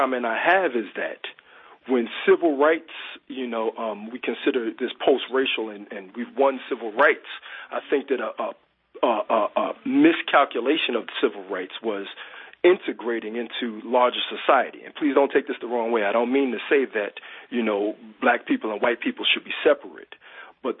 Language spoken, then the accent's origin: English; Brooklyn, New York, United States; You know, I'm from Brooklyn, New York. And I went to a school with predominantly white people until about second grade.